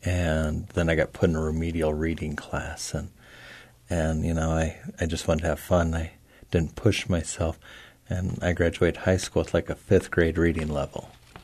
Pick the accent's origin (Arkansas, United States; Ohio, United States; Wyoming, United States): Wyoming, United States; Pavilion; I grew up in Pavilion, Wyoming, on a ranch.